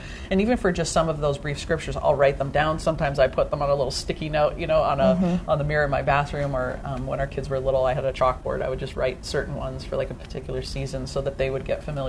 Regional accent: Vancouver, British Columbia, Canada; now in Steubenville, United States; Yeah, so I am originally from Vancouver, British Columbia, and just recently moved to Steubenville, Ohio, just within the last year.

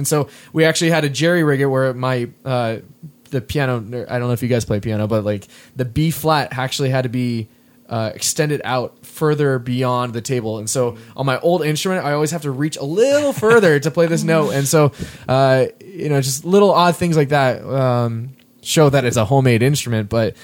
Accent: Oregon, United States; because I'm from Oregon

